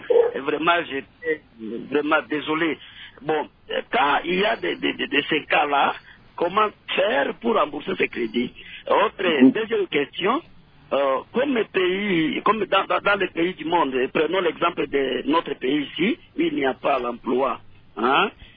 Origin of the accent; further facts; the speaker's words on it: Walikale, North Kivu, DR Congo; ici chez nous, à Walikale, à Kadeko